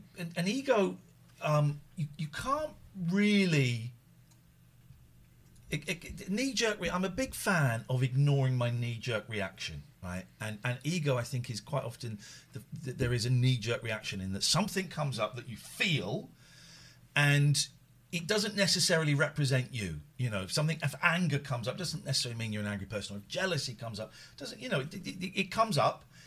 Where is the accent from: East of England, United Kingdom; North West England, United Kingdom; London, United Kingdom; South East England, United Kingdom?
South East England, United Kingdom; Slough; And I grew up in Slough, it'll be fun.